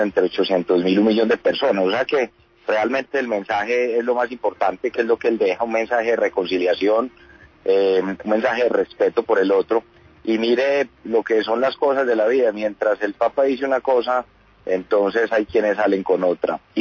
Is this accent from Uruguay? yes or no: no; Colombia; sobre todo como ciudadano y como colombiano